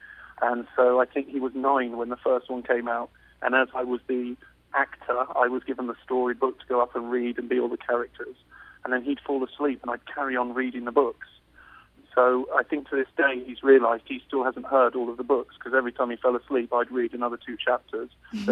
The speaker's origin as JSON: {"language": "English", "region": "London", "country": "United Kingdom", "said": "Oh, well, I'm from London in England"}